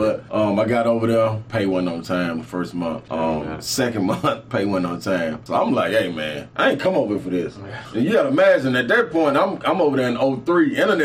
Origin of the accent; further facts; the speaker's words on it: United States; I'm American.